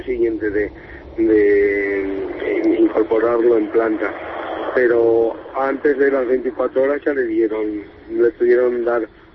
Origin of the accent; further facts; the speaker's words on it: Villaviciosa de Odón, Community of Madrid, Spain; de Villaviciosa.